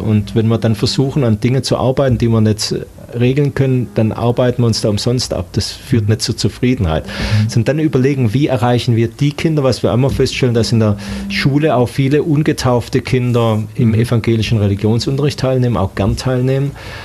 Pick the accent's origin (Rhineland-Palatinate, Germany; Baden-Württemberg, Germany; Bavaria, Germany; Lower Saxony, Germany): Baden-Württemberg, Germany; Esslingen; Ich war jetzt in meiner Heimatgemeinde, wo ich aufwachsen, Esslingen-Sulzkries